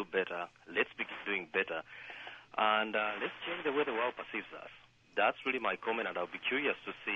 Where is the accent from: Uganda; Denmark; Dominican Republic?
Uganda; now in United States; I've lived in the U.S. for the past 15 years. I came from Uganda.